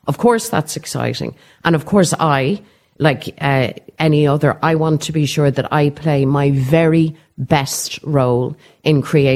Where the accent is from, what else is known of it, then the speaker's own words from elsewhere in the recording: Ireland; for us as Irish Republicans, for people who are committed to Irish reunification